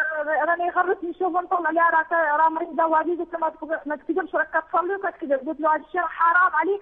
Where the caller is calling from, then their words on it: France; من فرنسا.